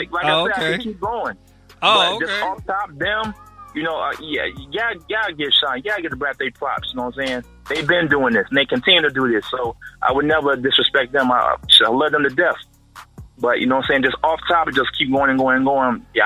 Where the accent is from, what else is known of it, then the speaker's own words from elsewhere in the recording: Chicago, Illinois, United States; I'm from the South Side of Chicago.